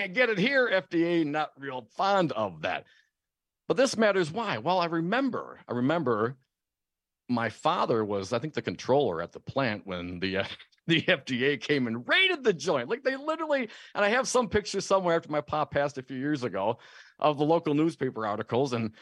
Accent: Stevensville, Wisconsin, United States; So growing up in Stevensville, the school district was Hortonville, Wisconsin.

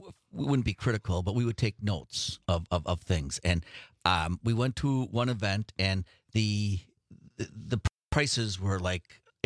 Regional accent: Two Rivers, Wisconsin, United States; I have four brothers, and we grew up in Two Rivers, and we went to the house where we grew up, and we had two houses.

